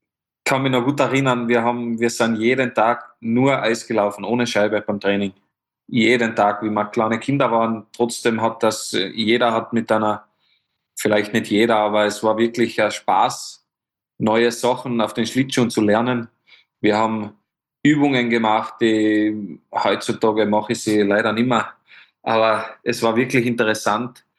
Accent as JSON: {"language": "German", "town": "Huben", "region": "Tyrol", "country": "Austria", "said": "Eishockey, speziell wo ich herkomme, aus dem kleinen Dorf in Huben, ist wirklich das Einzige, was es gibt bei uns, ist Eishockey."}